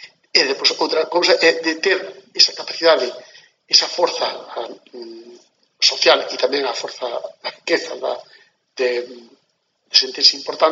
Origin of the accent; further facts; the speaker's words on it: Galicia, Spain; pero, sobre todo, son galego.